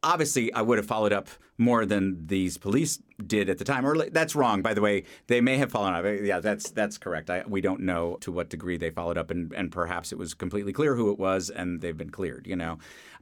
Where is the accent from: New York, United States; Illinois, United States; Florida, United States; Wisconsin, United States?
New York, United States; New York City; I know what they are because I grew up in New York City, and that was the type of potato chip you got.